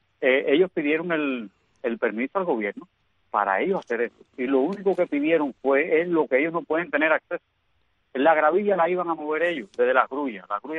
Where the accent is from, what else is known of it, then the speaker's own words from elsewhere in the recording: Arroyo Blanco, Sancti Spíritus, Cuba; born there; desde Jatibonico hasta Arroyo Blanco, mi pueblo natal.